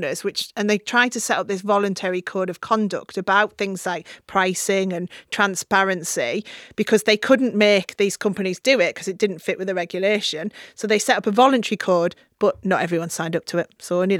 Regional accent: Middlesbrough, North East England, United Kingdom; when I was growing up in Middlesbrough, the drugs sector was pretty booming, and so was the prostitution.

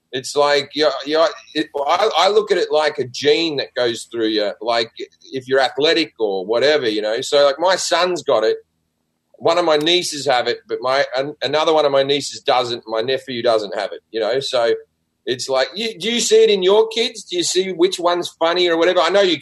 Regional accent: Sydney, New South Wales, Australia; And when I was growing up in Sydney, there was one comedy club, the Comedy Store in Sydney, and that was it in a city of almost 5 million people.

